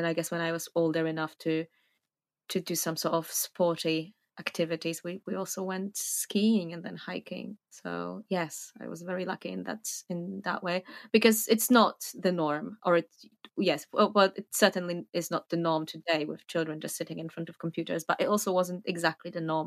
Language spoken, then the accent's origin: English; Warsaw, Masovian Voivodeship, Poland; English is a second language; moved away as an adult; now in Fontainebleau, France; I was born in Warsaw, Poland, where I lived until I was about 20. And then I proceeded to live in 5 different countries, and I ended up in Fontainebleau in France, where I'm at the moment. And I have been here for 5 years